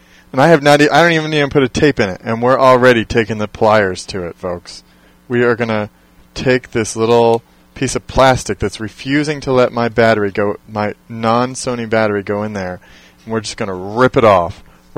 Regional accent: Bellevue, Washington, United States; I grew up in Bellevue.

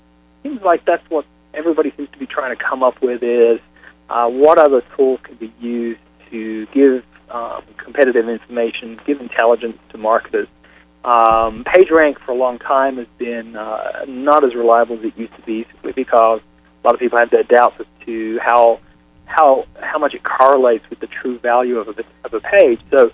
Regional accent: England, United Kingdom; now in United States; It is, and the irony is that I'm from England originally, so the whole Pilgrim thing is a new concept to me.

